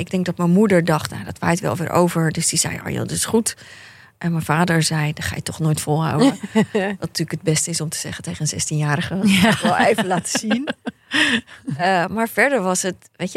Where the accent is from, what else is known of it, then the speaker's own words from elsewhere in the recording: Katwijk, South Holland, Netherlands; Ik ben opgegroeid in Katwijk, in een arbeidersgezinnetje.